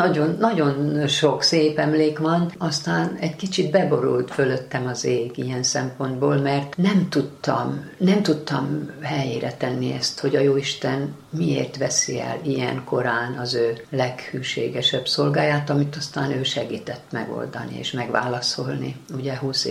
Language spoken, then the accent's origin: Hungarian; Debrecen, Hajdú-Bihar, Hungary; hadd említsem meg a szülővárosomat, Debrecent. Nagyon-nagyon nagy szeretettel gondolok Debrecenre.